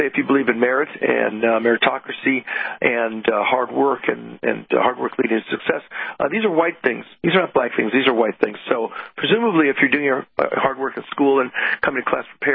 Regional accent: Los Angeles, California, United States; Yep, I grew up in Los Angeles. I went to the LA. I was a student in the LA school system, public schools, K-12.

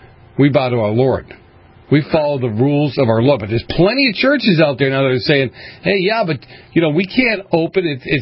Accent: Boston, Massachusetts, United States; I mean, I'm from Boston, so it's a drummer.

